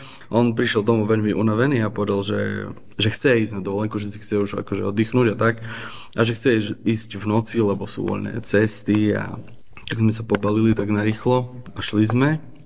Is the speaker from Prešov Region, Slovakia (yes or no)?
yes; Prešov, Prešov Region, Slovakia; pochádzam z Prešova. Mám 34 rokov, som manžel, otec, mám jedného syna.